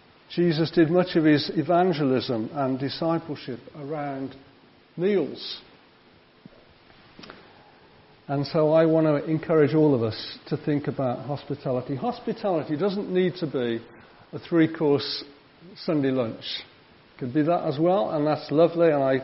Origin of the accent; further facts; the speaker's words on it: Birmingham, West Midlands, United Kingdom; the church that I grew up in Birmingham